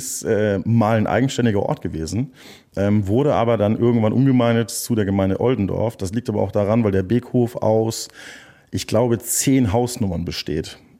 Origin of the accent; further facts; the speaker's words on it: Texas, United States; also born or lived in North Frisia, Germany; Also ich bin in Nordfriesland geboren und bin mit 4,5 aufgrund von, dass mein Vater Berufssoldat ist, nach Texas gezogen.